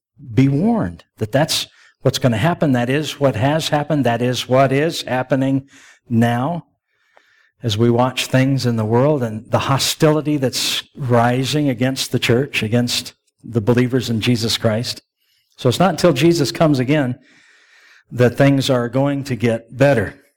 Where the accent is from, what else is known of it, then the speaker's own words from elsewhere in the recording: Denver, Colorado, United States; now in Arkansas City, United States; I'm from Ark City now. I came from Denver originally, and but I'm in Ark City, and Ark City is more of a rural area.